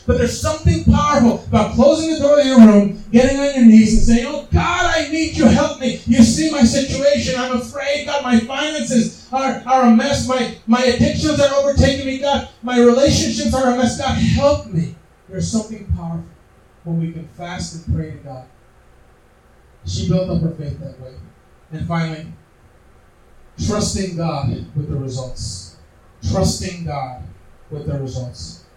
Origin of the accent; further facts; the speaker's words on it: Puerto Rico; now in Rochester, United States; because I grew up in Puerto Rico